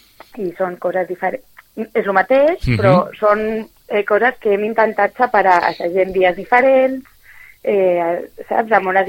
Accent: Sitges, Catalonia, Spain; com som gent de Sitges i gent amb unes edats molt similars

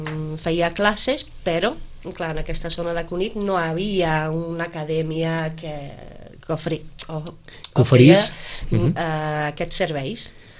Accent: Liverpool, North West England, United Kingdom; Catalan is a second language; Jo sóc de Liverpool

